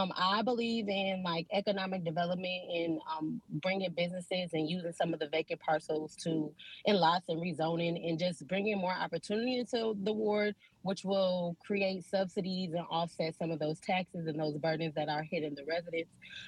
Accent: Minneapolis, Minnesota, United States; I, too, am born and raised in North Minneapolis, 4-5 specifically.

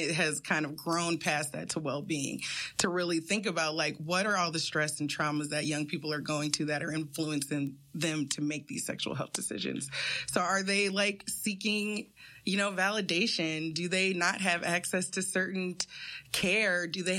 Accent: Minnesota, United States; I am a Black woman. I'm from Minnesota and I'm from the North Side.

